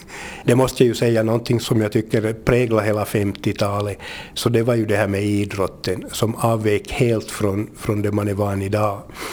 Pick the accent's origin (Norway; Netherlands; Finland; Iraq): Finland; Vaasa, Ostrobothnia; jag är själv uppvuxen här i Vasa i det man kan kalla arbetarkvarteren, just där vid Stora Långgatan 60, så man hade ju inte levt i bomull hela livet